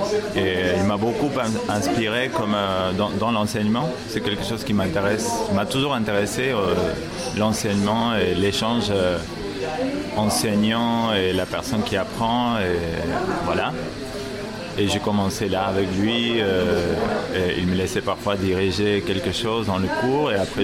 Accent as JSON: {"language": "French", "region": "Córdoba", "country": "Argentina", "second_language": "French", "said": "Je viens de Córdoba, Argentine. J'ai 36 ans."}